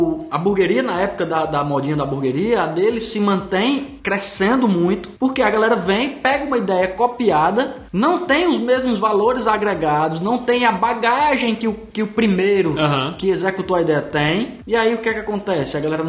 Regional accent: Brazil; como brasileiro, nós, como Brasil, chamar todos nós

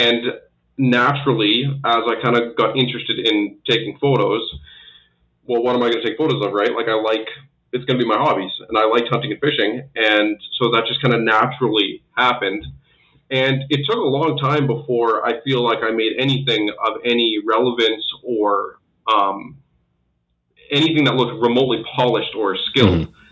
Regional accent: Manitoba, Canada; from Manitoba, based out of Winnipeg. Born and raised in Manitoba, not in Winnipeg.

